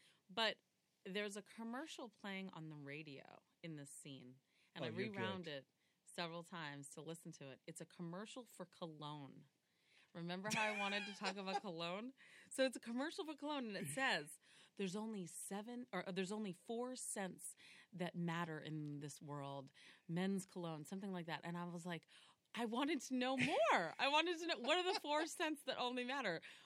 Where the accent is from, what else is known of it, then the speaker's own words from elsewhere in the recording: New York City, New York, United States; born there; I was born in Manhattan.